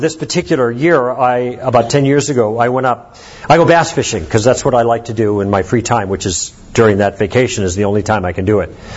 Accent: Chicago, Illinois, United States; I grew up in Chicago. We used to go there as kids and vacation, and now I go back every summer to take my own little girls.

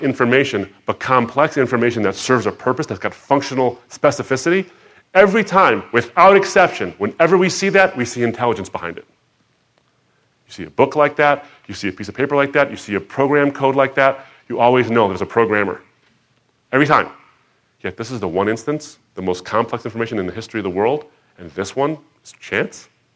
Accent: Michigan, United States; I'm from Michigan.

